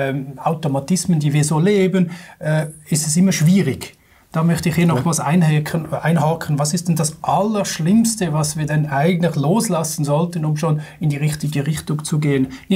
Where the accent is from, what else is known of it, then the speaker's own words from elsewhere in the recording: Switzerland; Du machst mir keine Freude, ich bin Schweizer.